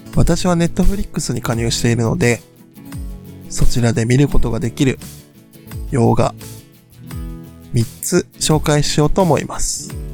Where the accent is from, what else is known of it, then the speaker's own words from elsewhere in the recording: Nara, Japan; 言うて僕も出身は奈良なので